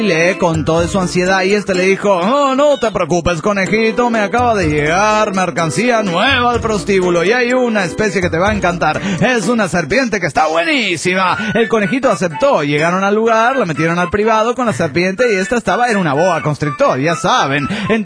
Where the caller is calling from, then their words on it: Cancún, Quintana Roo, Mexico; Soy … de Cancún, Quintana Roo, México.